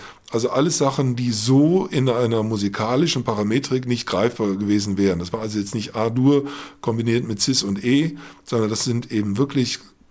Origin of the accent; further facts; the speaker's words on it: Bonn, North Rhine-Westphalia, Germany; ich komme aus Bonn und bin dort in der Musikwissenschaft als Dozent tätig.